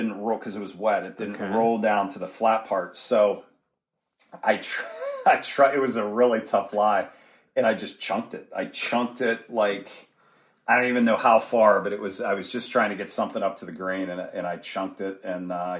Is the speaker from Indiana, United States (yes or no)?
no; Pennsylvania, United States; And I think that being in Western Pennsylvania, you know, if I grew up in Florida or something, maybe I would have.